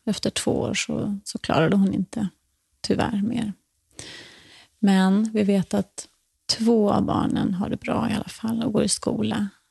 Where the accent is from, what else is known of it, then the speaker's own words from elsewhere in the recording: Porrösta, Skåne, Sweden; har jag flyttat sedan 1,5 år tillbaka till för att ta över gården där jag växte upp. Som heter Porrösta, ligger norr om Österlen.